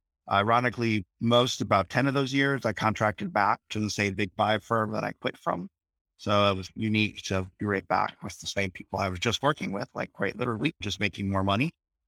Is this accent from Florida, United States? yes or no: no; Iowa, United States; Well, I'm from Iowa as well, but from a bigger town, and also went to the University of Iowa.